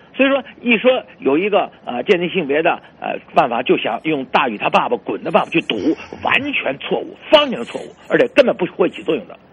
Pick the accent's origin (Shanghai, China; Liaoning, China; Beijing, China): Beijing, China; 你像最近你们都是我们北京人谈的最多的